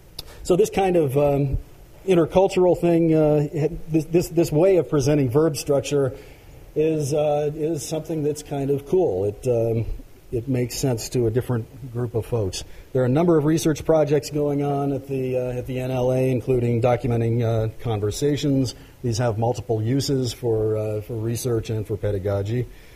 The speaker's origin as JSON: {"language": "English", "region": "Ohio", "country": "United States", "tie": "born or raised there", "said": "In Western scholarly traditions, growing up in Ohio, we were told that when you get to the end of the talk, you find some subtle way to indicate it rather than saying that's the end."}